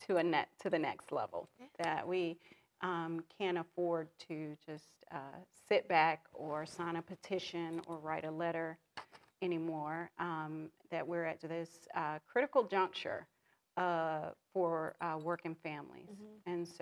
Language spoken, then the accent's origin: English; Savannah, Georgia, United States; I am a native Savannian. Born and raised in Savannah, Georgia, the city by the sea, and my favorite place to be in Georgia